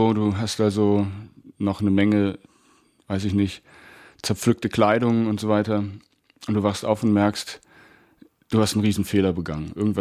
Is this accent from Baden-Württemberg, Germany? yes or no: no; Hildesheim, Lower Saxony, Germany; born there; also born or lived in Cologne; now in Berlin, Germany; bin 37 Jahre alt. Ich bin geboren in der Stadt Hildesheim. Das ist in Niedersachsen und liegt in der Nähe von Hannover. Ich bin im Oktober 2002 nach Berlin gezogen